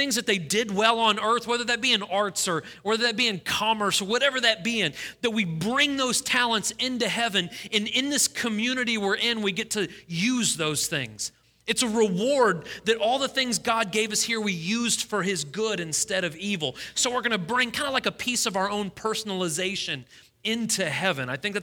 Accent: St. Louis, Missouri, United States; born there; now in Tennessee, United States; I was born in St. Louis. My sister lives in Chicago. My dad was born in L.A. My mother was born in St. Louis. We've always lived in big cities until we moved to Tennessee.

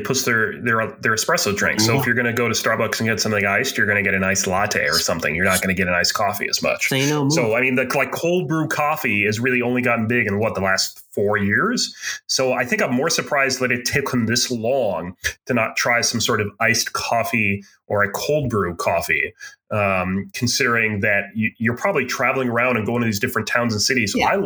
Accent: New England, United States; So we grew up in New England.

